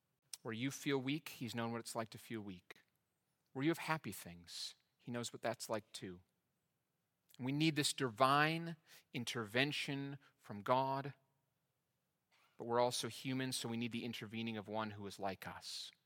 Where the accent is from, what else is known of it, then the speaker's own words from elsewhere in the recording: Shoreview, Minnesota, United States; I'm from Shoreview, Minnesota. If you want to know me, you've got to know I'm from Shoreview, Minnesota.